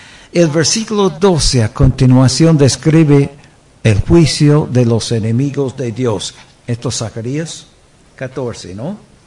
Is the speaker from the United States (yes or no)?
yes; United States; mi querido país donde yo fui criado en los Estados Unidos